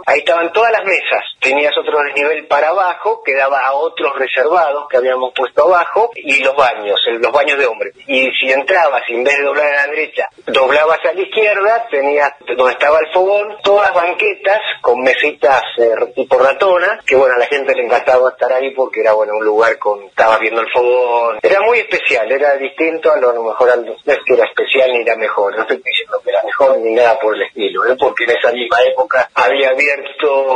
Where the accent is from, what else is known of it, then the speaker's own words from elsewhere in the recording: Buenos Aires, Argentina; born there; Nací en Buenos Aires, fui comisario de aerolínea, fabriqué ropa